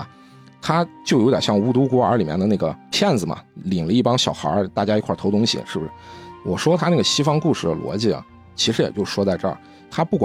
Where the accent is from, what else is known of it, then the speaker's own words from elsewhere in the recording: Baoji, Shaanxi, China; 我这个地方宣传一下我的家乡啊，我家乡这边有个青铜器博物馆